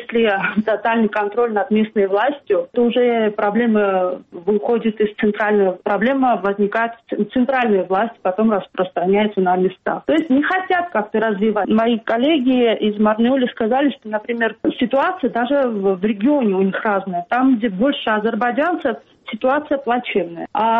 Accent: Akhalkalaki, Samtskhe-Javakheti, Georgia; почему я из Ахалкалаки поехала туда

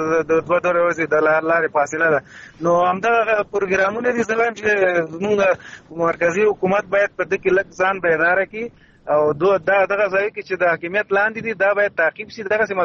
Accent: Laghman, Afghanistan; now in Kabul, Afghanistan; زه خپله د لغمان یم، ګرچې کابل کې اوسیږو

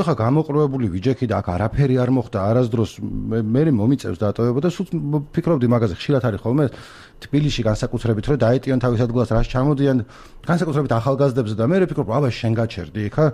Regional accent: Imereti, Georgia; იმიტომ რომ მე თანაც იმერელი ვარ

